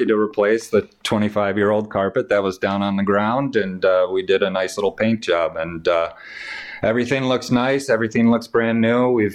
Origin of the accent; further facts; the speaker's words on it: Mundelein, Illinois, United States; Yeah, I was lucky to play it in the early 2000s, and honestly, growing up in Mundelein, It was always the prized possession